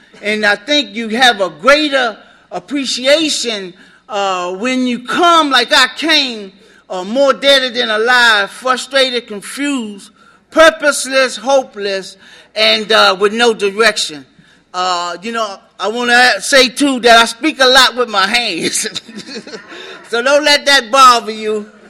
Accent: Maryland, United States; I'm from South Potomac area. My home group is the Steps to Life group, and we meet every Thursday night from 8 to 9:30 in Oxon Hill, Maryland.

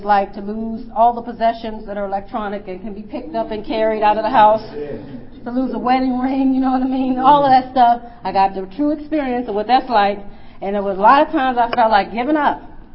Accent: Pennsylvania, United States; So when I was in Alabama, even though I'm from Pennsylvania, I wore the Alabama look.

